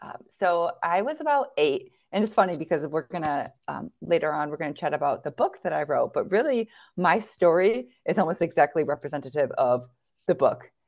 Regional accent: Grand Rapids, Michigan, United States; now in Caledonia, United States; So I actually live in Caledonia, Michigan. I'm from Grand Rapids, Michigan, which honestly, it's like 20 minutes apart. So ultimately, I still live where I grew up.

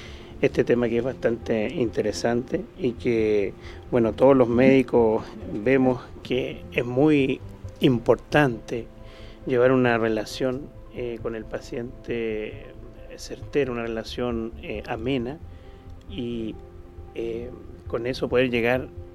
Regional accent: Iquique, Tarapacá, Chile; en la ciudad de Iquique. Yo soy iquiqueño y en esa ciudad trabajé 5 años en esta área.

